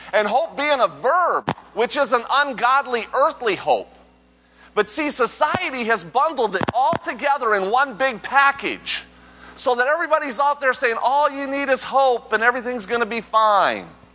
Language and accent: English; Las Vegas, Nevada, United States; I'm from Vegas